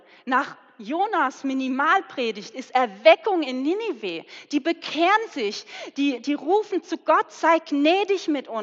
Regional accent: Neunkirchen, Baden-Württemberg, Germany; Ich bin in Neunkirchen aufgewachsen. Das ist in der Nähe von Mosbach, dort, wo auch die OM-Mühle steht.

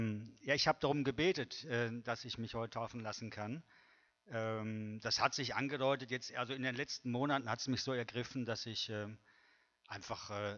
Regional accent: North Rhine-Westphalia, Germany; now in Lake Constance, Germany; ich bin ja nicht gebürtig von hier, wie ihr hört, ich komme aus dem Ruhrgebiet

